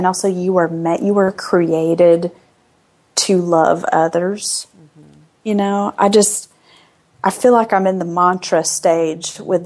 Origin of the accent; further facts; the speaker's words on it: the South, United States; But growing up in the South, in the church, I think a lot of the culture in the 80s